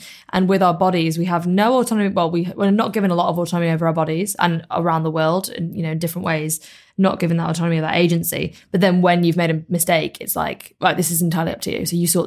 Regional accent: United Kingdom; Also, we're so British, they'll be like, no, you go first.

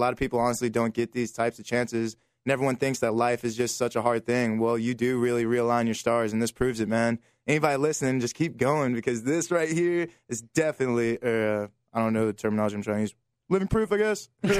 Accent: New Orleans, Louisiana, United States; I said, we're from New Orleans. If you don't like us, too bad.

